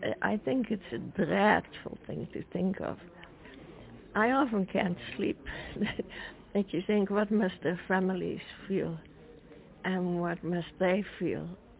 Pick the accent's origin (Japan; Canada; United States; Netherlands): Netherlands